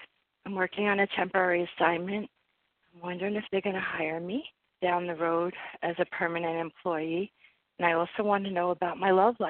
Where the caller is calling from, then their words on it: New Jersey, United States; from New Jersey.